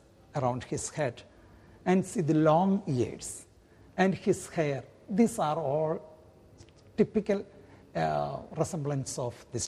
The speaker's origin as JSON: {"language": "English", "country": "India", "said": "We are Christian in faith, and we are Indian in citizenship. And we are Hindus in culture."}